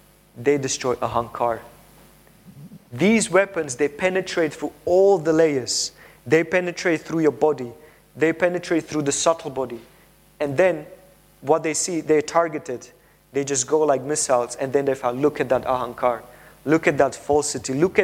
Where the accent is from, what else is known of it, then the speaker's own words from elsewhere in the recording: Slovakia; I'm from Slovakia